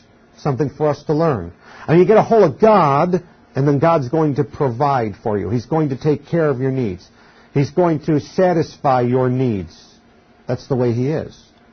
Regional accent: United States; And now, two generations later, I'm an American. I don't think of myself as an Italian. I'm an American.

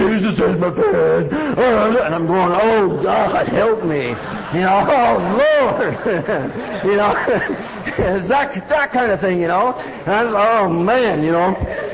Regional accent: California, United States; born or raised there

